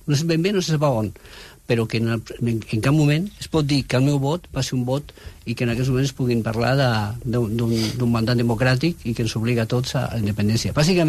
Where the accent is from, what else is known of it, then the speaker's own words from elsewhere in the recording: Sant Feliu de Llobregat, Catalonia, Spain; del meu poble, de Sant Feliu.